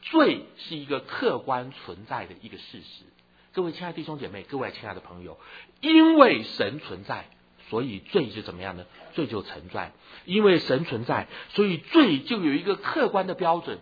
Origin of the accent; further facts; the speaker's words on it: China; 他好像这个所谓我们中国人说气若游丝